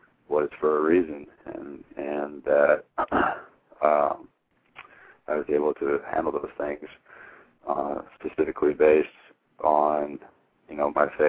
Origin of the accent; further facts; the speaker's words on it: Hermiston, Oregon, United States; It was huge because growing up from where I'm from, was not a lot of people come out of Hermiston with Division I scholarships